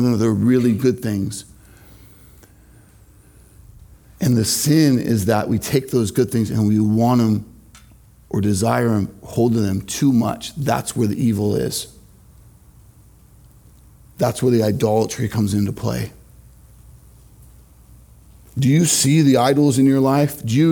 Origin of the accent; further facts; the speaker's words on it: Irvine, California, United States; One of our local high schools of the three within Irvine where I grew up literally advertised in Asia